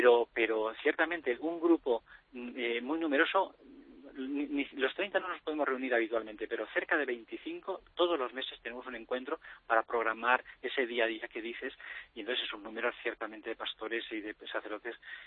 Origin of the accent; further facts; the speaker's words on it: Madrid, Community of Madrid, Spain; al fin y al cabo somos jóvenes de Madrid